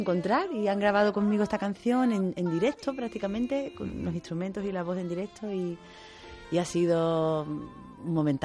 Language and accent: Spanish; Málaga, Andalusia, Spain; en mi tierra, en Málaga.